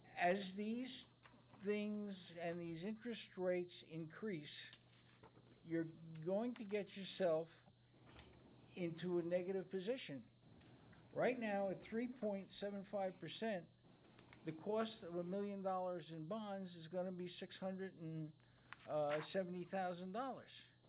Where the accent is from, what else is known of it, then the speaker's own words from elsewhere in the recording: The Woodlands, Texas, United States; I'm from the Woodlands, Texas, Precinct 3.